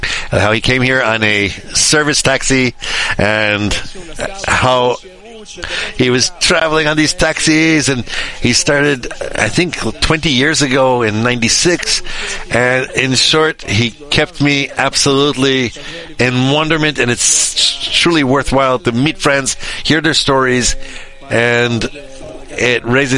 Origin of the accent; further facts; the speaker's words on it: Beersheba, Southern District, Israel; Hello, friends. I'm from Be'er Sheva, and I was supposed to represent the group in this matter.